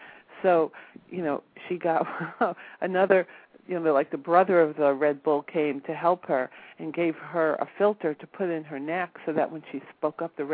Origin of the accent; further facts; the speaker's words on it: New York, United States; I'm from New York, so if I walk down the street and I don't feel right, something feels wrong, I just walk the other way